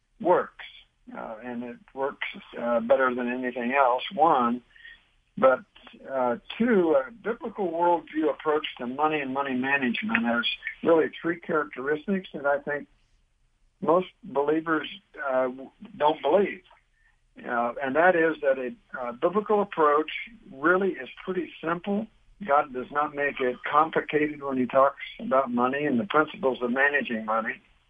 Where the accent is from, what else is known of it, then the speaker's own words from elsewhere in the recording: Indiana, United States; I grew up in Indiana.